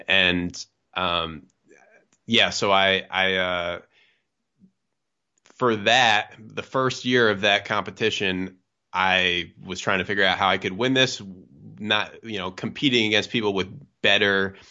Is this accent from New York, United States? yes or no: yes; Albany, New York, United States; I grew up in Albany, and Albany and Siena were both pretty good while I was in like middle school and high school.